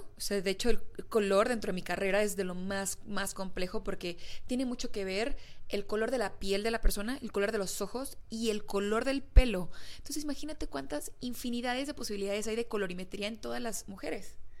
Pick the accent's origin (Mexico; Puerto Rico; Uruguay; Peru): Mexico; Veracruz; now in Mexico City, Mexico; yo soy de Veracruz y allá la gente es más colorida. Y cuando llegué a la Ciudad de México a vivir